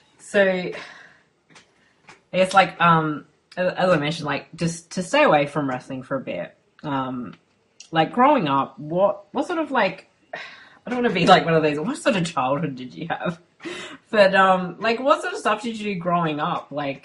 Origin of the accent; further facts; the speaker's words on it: Para Hills, South Australia, Australia; also born or lived in Elizabeth / Norwood / Campbelltown; and I spent most of my childhood and teenage years in Para Hills, and then I moved to, like, Norwood and then Campbelltown.